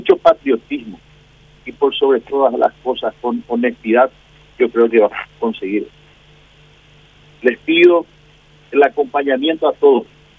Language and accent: Spanish; Arroyos y Esteros, Cordillera, Paraguay; A la dirigencia de mi departamento, la dirigencia de Cordillera, de mi pueblo de Arroyo y Esteros